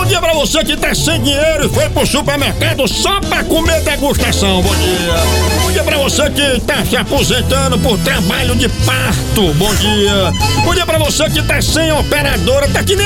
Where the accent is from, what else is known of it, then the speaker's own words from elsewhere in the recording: Ceará, Brazil; Eu trouxe meu bonezinho, eu sou cearense.